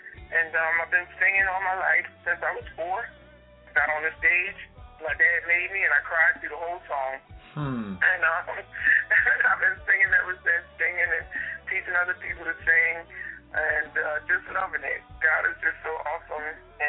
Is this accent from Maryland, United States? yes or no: yes; Baltimore, Maryland, United States; moved away; I'm actually originally from Baltimore, Maryland, and I grew up in a family of gospel singers, and that's just what we did. And now I live in South Jersey.